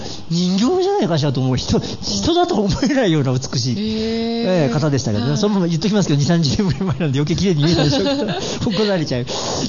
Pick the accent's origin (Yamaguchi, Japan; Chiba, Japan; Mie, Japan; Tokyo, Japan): Mie, Japan; Ise-Shima; だからどっちかって僕は三重県の伊勢志摩出身なんで